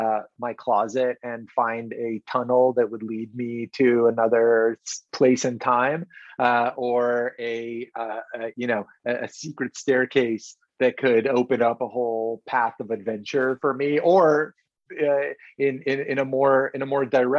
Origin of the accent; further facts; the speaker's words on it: Tel Aviv, Tel Aviv District, Israel; now in London, United Kingdom; I was born here in London. I lived here until I was three, and then we moved to Tel Aviv